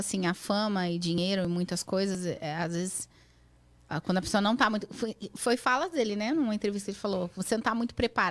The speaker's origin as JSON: {"language": "Portuguese", "region": "São Paulo", "country": "Brazil", "said": "eu falei, caraca, eu sou de São Paulo."}